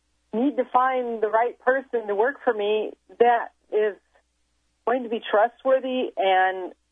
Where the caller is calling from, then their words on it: Edmonds, Washington, United States; I'm calling from Edmonds, Washington.